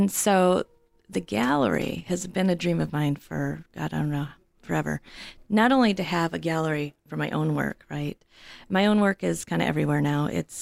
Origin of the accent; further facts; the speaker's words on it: Royal Oak, Michigan, United States; I'm from Royal Oak originally.